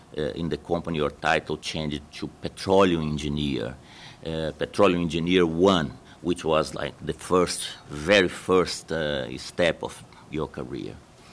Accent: Brazil; I'm originally from Brazil

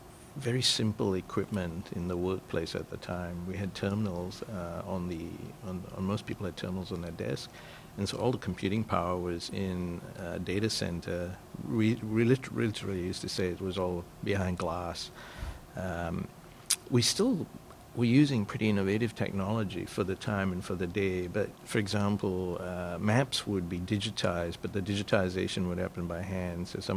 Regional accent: Malaysia; also born or lived in Australia; I grew up in Malaysia and Southeast Asia, and my parents educated all of us in Australia, as it turned out.

